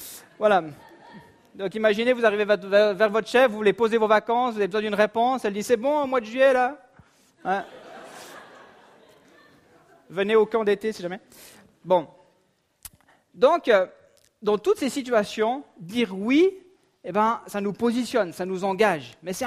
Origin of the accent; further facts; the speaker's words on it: Vaud, Switzerland; ça nous arrangerait bien peut-être en tant que vaudois